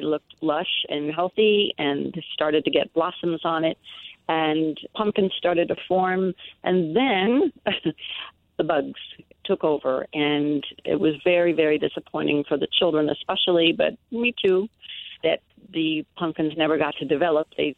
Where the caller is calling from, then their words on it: Philadelphia, Pennsylvania, United States; I'm calling from Southwest Philadelphia at the Richard Allen Preparatory Charter School.